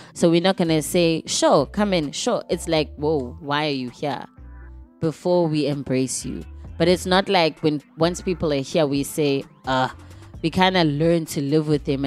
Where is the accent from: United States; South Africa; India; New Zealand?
South Africa; And I'm saying, as South African, as a country as a whole, we embrace certain cultures